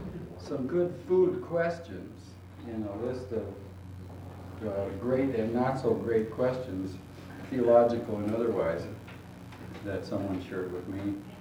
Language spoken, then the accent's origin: English; Valparaiso, Indiana, United States; I'm from Valparaiso, Indiana.